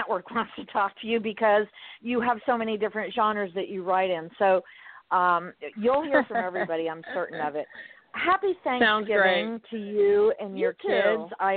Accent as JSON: {"language": "English", "town": "Miami", "region": "Florida", "country": "United States", "tie": "born or raised there", "said": "You know, I grew up in Miami, and now I'm in Southwest Florida."}